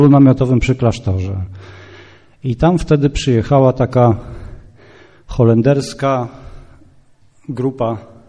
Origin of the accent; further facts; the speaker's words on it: Wąbrzeźno, Kuyavian-Pomeranian Voivodeship, Poland; Pochodzę z mojego miasteczka w województwie byłym toruńskim, Wąbrzeźno.